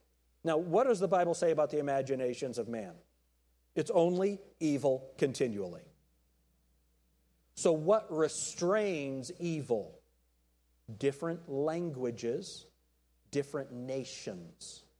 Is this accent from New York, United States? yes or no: yes; New York, United States; I'm from New York. I enjoy the way that he talks.